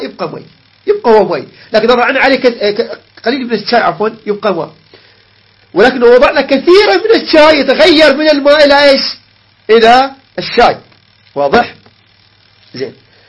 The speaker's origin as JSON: {"language": "Arabic", "country": "Iraq", "said": "عجين الدقيق عندنا بالعراق سمي طحين وعجنوسة وعجين"}